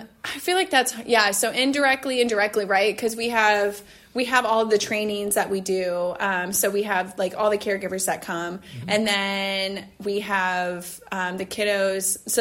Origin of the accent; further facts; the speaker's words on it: Warsaw, Masovian Voivodeship, Poland; Yeah, so I grew up, I'm from Warsaw